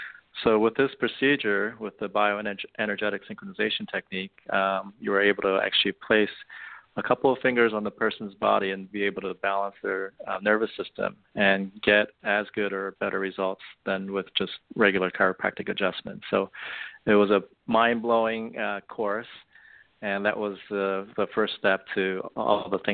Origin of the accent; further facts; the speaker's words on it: East Coast, United States; I grew up on the East Coast and always had a desire to live on the West.